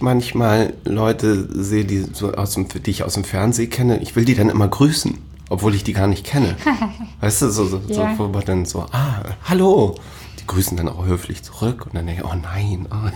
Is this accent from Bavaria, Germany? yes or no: no; Hamburg, Germany; Ich bin geboren 1970, bin hier in Hamburg im Marienkrankenhaus geboren, also tatsächlich ein gebürtiger Hamburger